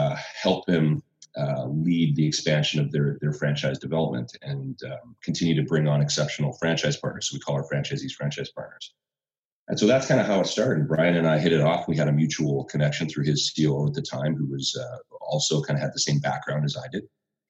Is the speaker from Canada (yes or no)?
yes; Canada; But when I think, born and raised in Canada